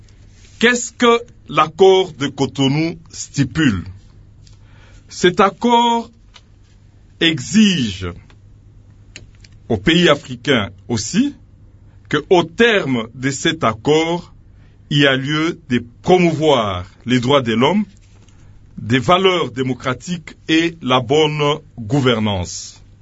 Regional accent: DR Congo; Ici, chez nous, en République démocratique du Congo

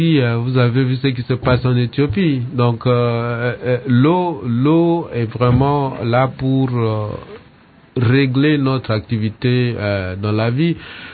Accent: DR Congo; chez nous, en RDC

